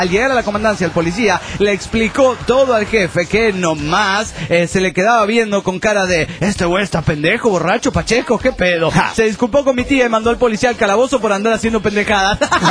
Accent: Cerro Azul, Veracruz, Mexico; Les voy a contar una historia de mi pueblo natal, Cerro Azul, Veracruz.

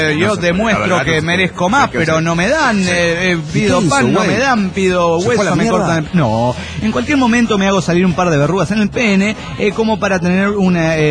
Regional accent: Argentina; de Argentina.

